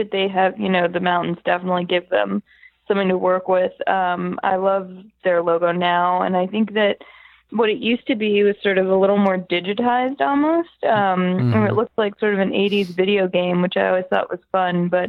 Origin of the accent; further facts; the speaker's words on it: Boston, Massachusetts, United States; I'm from Boston, so I very much love this.